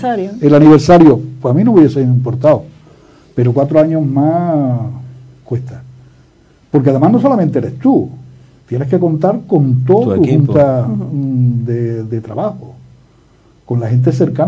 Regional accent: Córdoba, Andalusia, Spain; Yo es que, como soy de Córdoba, digo

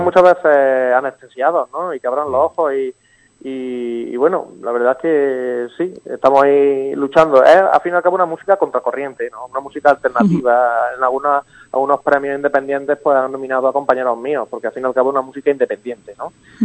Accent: Puente Genil, Andalusia, Spain; Yo soy de Puente Genil

